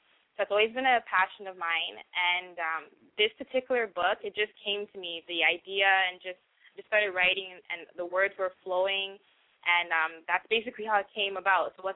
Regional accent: Canada; growing up in Canada and being born in Canada in school

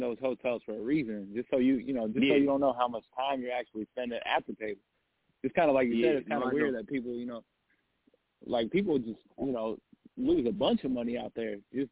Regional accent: Las Vegas, Nevada, United States; now in Los Angeles, United States; I'm full-blooded Egyptian. I grew up in Vegas, though, so that's kind of where Sin City comes in.

